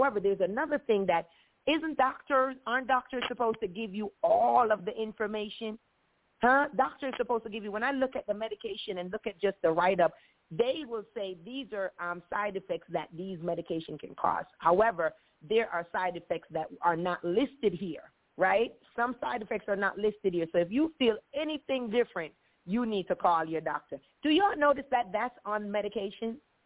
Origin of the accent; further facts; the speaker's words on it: Jamaica; and I mean, I'm Jamaican, so I could speak on it